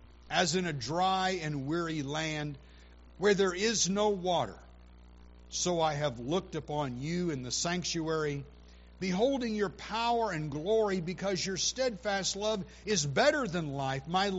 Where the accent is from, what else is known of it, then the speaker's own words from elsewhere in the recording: California, United States; I'm a Californian. I like fish tacos.